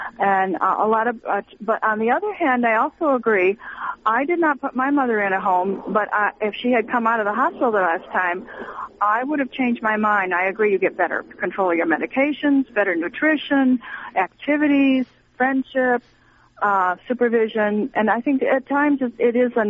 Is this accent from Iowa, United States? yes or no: no; Michigan, United States; and I'm from Michigan, so I worked in Michigan at one of the worst nursing homes in the whole world when I started out.